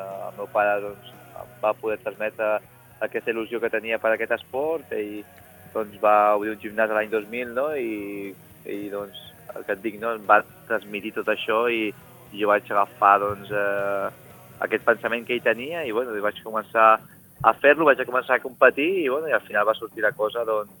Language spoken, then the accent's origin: Catalan; Girona, Catalonia, Spain; primer territorial a Girona, no?, d'on soc jo.